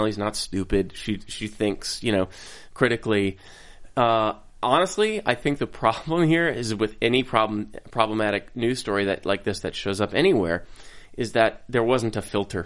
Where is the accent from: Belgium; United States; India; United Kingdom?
United States; Minnesota; I'm from Minnesota, for crying out loud.